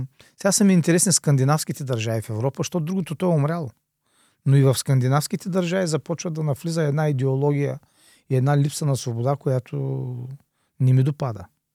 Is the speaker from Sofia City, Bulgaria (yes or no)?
no; Shumen, Shumen Province, Bulgaria; Няма, аз съм си от Шумен и няма да се променя. Никога няма да се продам града.